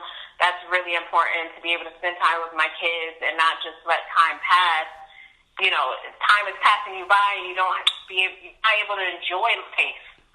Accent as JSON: {"language": "English", "region": "New Jersey", "country": "United States", "tie": "born or raised there", "lives_now": "North Carolina, United States", "said": "I was born and raised in New Jersey. Just moved to North Carolina with my four kids."}